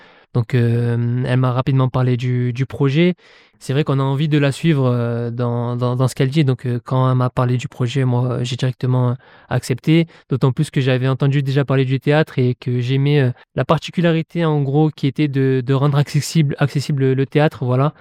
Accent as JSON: {"language": "French", "town": "Manosque", "region": "Provence-Alpes-Côte d'Azur", "country": "France", "tie": "born or raised there", "said": "Étant donné que je suis né à Manosque, c'est ma ville dans laquelle j'ai passé la plus grande partie de ma vie, dans laquelle vivent ma famille, mes amis."}